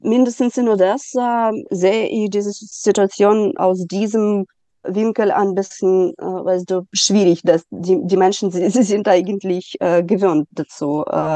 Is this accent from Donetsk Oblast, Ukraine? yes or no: no; Odesa, Odesa Oblast, Ukraine; German is a second language; also born or lived in Kyiv; Ich bin von Kiew nach Odessa umgezogen. Das ist meine Heimatstadt und hier meine Eltern wohnen.